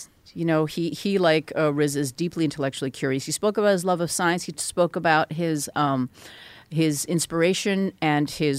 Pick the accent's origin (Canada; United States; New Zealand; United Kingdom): Canada; Vancouver, British Columbia; born there; if you're asking where I was born in Vancouver. My parents are Korean.